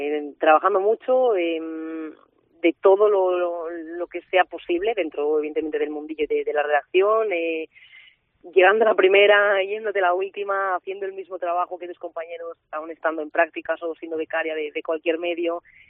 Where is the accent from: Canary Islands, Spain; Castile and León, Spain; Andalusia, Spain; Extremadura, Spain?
Castile and León, Spain; Valladolid; moved away; Estoy muy orgullosa de donde soy y creo que el haberme ido es cuando más lo he valorado. Porque al final yo marché porque, pues sinceramente, notaba que se me quedaba pequeño Valladolid.